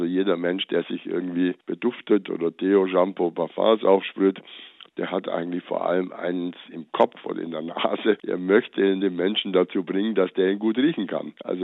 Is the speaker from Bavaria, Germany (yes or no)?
yes; Bavaria, Germany; ich bin ja in Bayern groß geworden